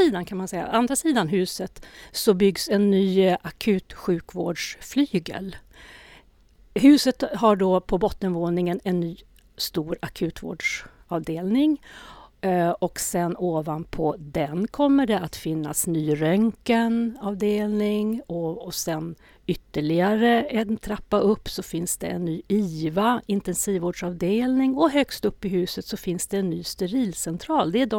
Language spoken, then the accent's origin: Swedish; Stockholm, Stockholm County, Sweden; now in Luleå, Sweden; jag kommer ju från Stockholm. Jag är en 08. Men jag har faktiskt bott här längre nu i Luleå än vad jag bodde i Stockholm innan jag flyttade hit. Så ja, vad är jag för någonting? Nästan norrbottning.